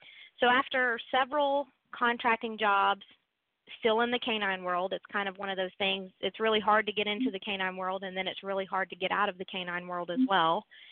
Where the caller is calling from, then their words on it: Quantico, Virginia, United States; So I am calling from outside of Quantico, Virginia, and that is where we live and where Semper Canine is headquartered.